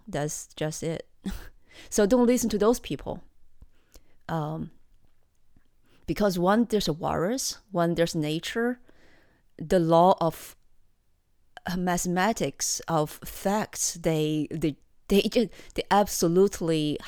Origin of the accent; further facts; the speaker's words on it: China; For me, growing up in China, the so-called wet market was like a playground for me.